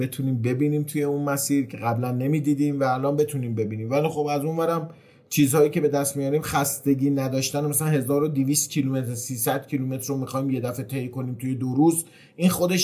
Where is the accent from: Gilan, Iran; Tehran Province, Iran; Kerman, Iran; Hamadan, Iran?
Tehran Province, Iran; Tehran; مثلا ما تهرانیم